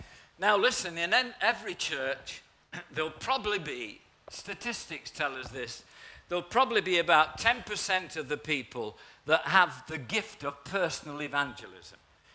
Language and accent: English; East Midlands, United Kingdom; accent: Nottinghamshire; When I got saved in a little church in the heart of Nottinghamshire, you can tell by my refined accent, in the heart of Nottinghamshire